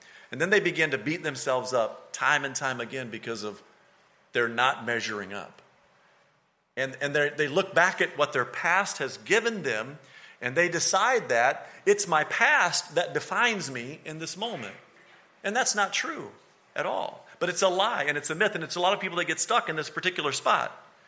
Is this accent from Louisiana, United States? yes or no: no; Mississippi, United States; We got whoopings when we grew up in Mississippi.